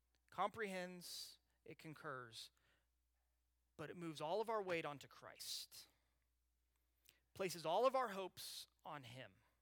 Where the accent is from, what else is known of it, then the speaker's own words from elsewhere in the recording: Bentonville, Arkansas, United States; So I'm from Bentonville. We have the headquarters of a little mom and pop shop, so that everybody works for.